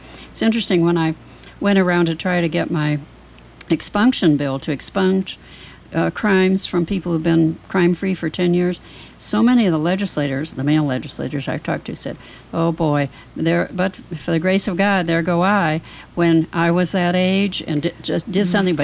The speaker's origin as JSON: {"language": "English", "region": "California", "country": "United States", "said": "I come from Orange County, where we always have a real valued attitude towards what we're doing"}